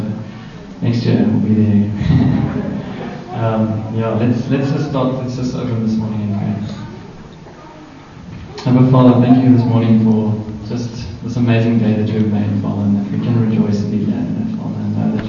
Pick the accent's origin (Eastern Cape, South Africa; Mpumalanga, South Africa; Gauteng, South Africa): Mpumalanga, South Africa; Secunda; We're all together, and I'm from Secunda.